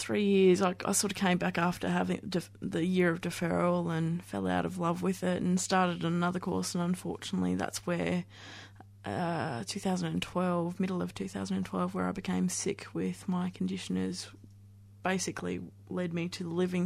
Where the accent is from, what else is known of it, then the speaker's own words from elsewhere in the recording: Ballarat, Victoria, Australia; So, I mean, I grew up in Ballarat up and lived there up until about the age of 19. Did all my schooling there.